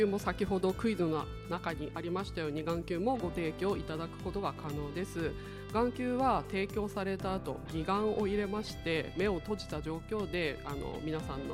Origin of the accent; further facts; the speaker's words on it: Nagaoka, Niigata, Japan; 私長岡出身ですので